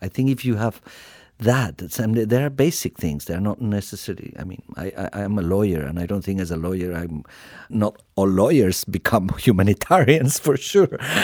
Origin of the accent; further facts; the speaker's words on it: Colombia; moved away; also born or lived in Australia; I come from Colombia originally, and then luckily I had the chance to live in Australia and got Australian citizenship.